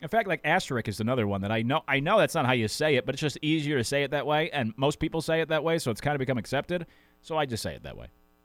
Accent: Connecticut, United States; And people know what you're saying, and at least where I grew up in Connecticut, like, everyone else is saying it wrong anyways

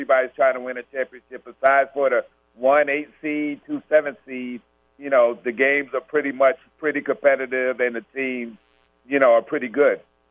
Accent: Charleston, United States; now in Atlanta, United States; Yeah, I mean, that's my hometown. So, you know, before the pandemic, I used to try to get home at least, you know, every 2 months, every 3 months, so four, five, six times a year.

